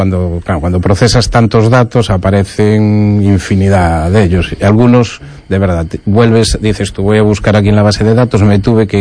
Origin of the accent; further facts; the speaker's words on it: Betanzos, Galicia, Spain; Y además a mí me queda cerca de mi tierra natal, de Betanzos.